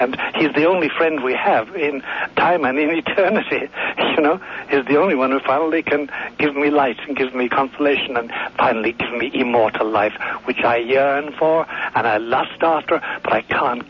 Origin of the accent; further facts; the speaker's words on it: Ireland; although sometimes I come from Ireland, you know, and sometimes I must say, because I can being Irish, I can say the following.